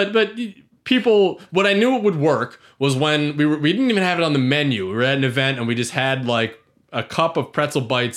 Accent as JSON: {"language": "English", "town": "Philadelphia", "region": "Pennsylvania", "country": "United States", "tie": "born or raised there", "said": "But I grew up in the Philly area and I was a really picky eater and I ate a lot of pretzels."}